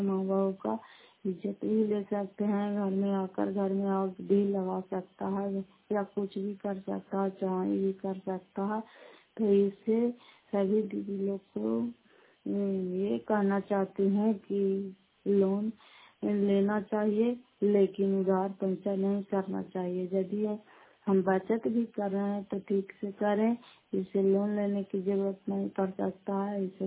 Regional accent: Nalanda, Bihar, India; घर फतेहपुर पंचायत मकरौता जिला नालंदा कराचकरा ब्लॉक की निवासी हूँ।

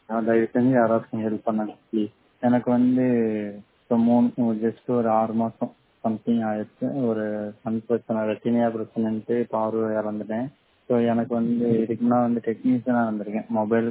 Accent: Pallapatti, Tamil Nadu, India; நான் வந்து எனக்கு ஏஜ் வந்து 25 ஆகுது. நான் கரூர் மாவட்டம் பள்ளப்பட்டியை சேர்ந்தவன்.

